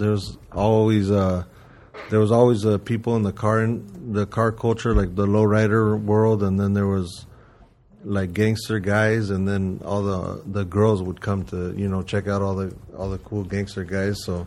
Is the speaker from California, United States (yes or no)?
yes; Santa Monica, California, United States; I was born in Santa Monica at St. John's, and I grew up around the west side for pretty much all my youth. And then I moved to Hollywood when I was about 18